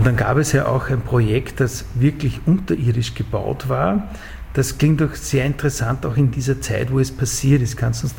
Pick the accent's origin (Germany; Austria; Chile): Austria; Upper Austria; Ja, ich komme aus Oberösterreich